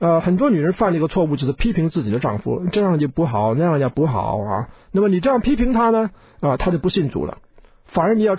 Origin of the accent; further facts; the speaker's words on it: China; 这点是我们中国人要学的。